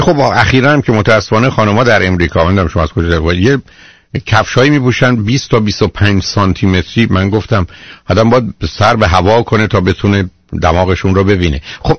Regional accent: Iran; now in United States; که من ایرانیم مثلا یا امریکایی نیستم

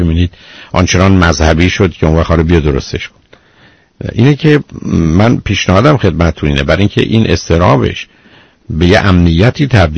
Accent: Iran; ما ایرانی هستیم

